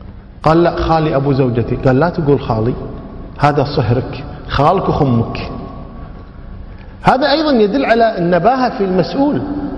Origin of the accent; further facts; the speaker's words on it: Kuwait; طيب ماشي، عندنا بالكويت أبو الزوجة شو نسميه؟ عم.